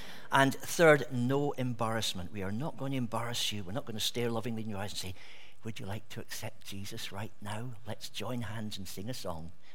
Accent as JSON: {"language": "English", "region": "Scotland", "country": "United Kingdom", "said": "as a Scotsman that rejoices my soul"}